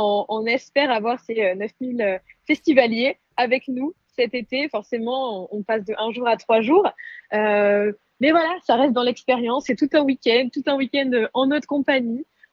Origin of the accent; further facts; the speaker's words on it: Nice, Provence-Alpes-Côte d'Azur, France; quand on est niçois, on connaît le Théâtre de Verdure et on sait à quel point c'est magnifique